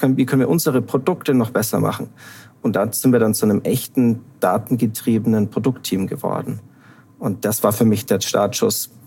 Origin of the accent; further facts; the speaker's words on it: Bavaria, Germany; Ich komme aus Mittelfranken, habe dann in Oberfranken studiert und bin jetzt mit Frau und Familie in Unterfranken.